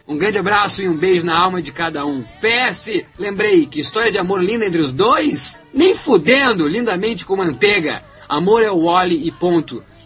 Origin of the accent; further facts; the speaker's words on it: Rio Grande do Sul, Brazil; eu sou o gaúcho aqui e o pessoal aí, o Jurandir, Siqueira e Rafael, são meus amigos do sotaque estranho, porque o meu sotaque, porque o meu sotaque é maravilhoso.